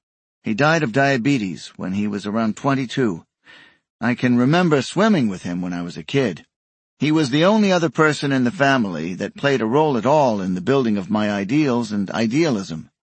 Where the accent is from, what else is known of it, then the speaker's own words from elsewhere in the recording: New York, United States; born there; then they sent him to New York to open the New York office, so I was born in New York.